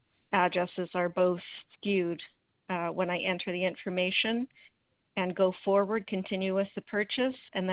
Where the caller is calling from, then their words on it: Vancouver, British Columbia, Canada; I'm calling from Vancouver, Canada.